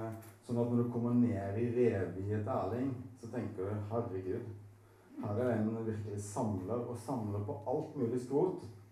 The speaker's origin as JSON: {"language": "Norwegian", "town": "Grimstad", "region": "Agder", "country": "Norway", "said": "Og som sørlending, jeg kom fra Grimstad"}